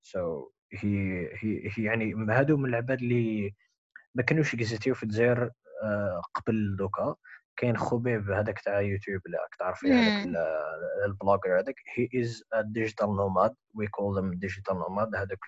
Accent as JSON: {"language": "English", "country": "Algeria", "said": "She just wanted to hang out with me because she knew that I'm from Algeria and I speak French."}